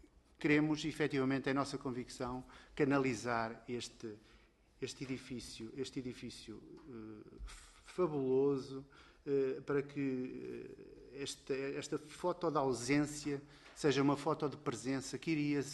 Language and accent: Portuguese; Lourdão, Portugal; sou nascido e criado em Lourdão.